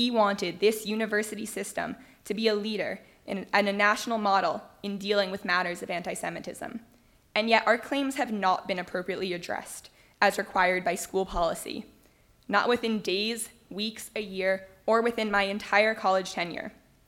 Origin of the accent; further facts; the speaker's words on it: New Jersey, United States; I'm a senior from New Jersey, majoring in animal sciences, minoring in social work